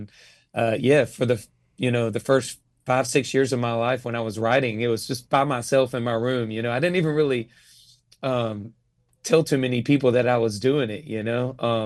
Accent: Georgia, United States; started playing in little local spots around my hometown in Georgia.

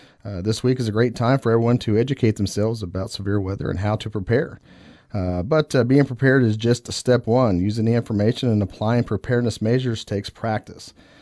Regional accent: Kansas, United States; I'm originally from Kansas, absolutely.

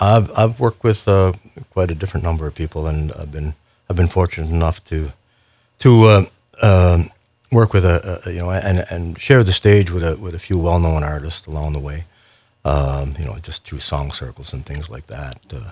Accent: Rustico, Prince Edward Island, Canada; Well, I'm from Rustico.

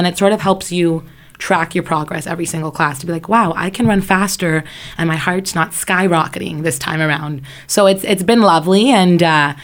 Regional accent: Woodbridge, Ontario, Canada; now in Bolton, Canada; I grew up in Vaughan, in Woodbridge, actually. And then just 2 years ago, I moved to Bolton. And it was like a little bit of a smaller community.

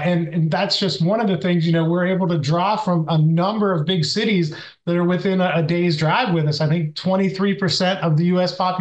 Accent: Pennsylvania, United States; growing up in the Laurel Highlands, I was like, "Oh, I can't wait to get out. I want to go someplace bigger.

